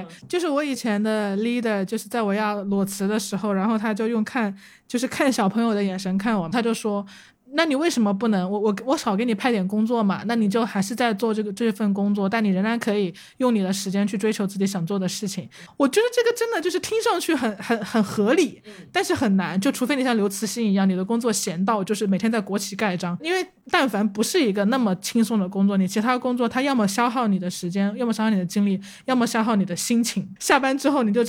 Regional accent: Changsha, Hunan, China; 我们长沙人就是这样的吗？

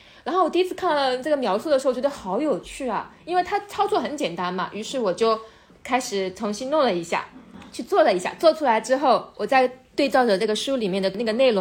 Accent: Jiangnan, China; 我老家也是在江南水乡

